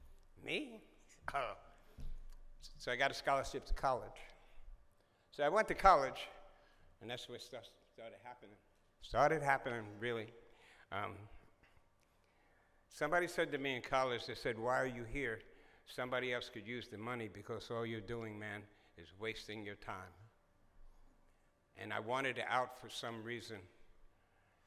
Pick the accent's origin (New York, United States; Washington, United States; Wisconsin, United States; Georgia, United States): New York, United States; New York City; born there; I was born in New York City, in Harlem, New York City. One of five children.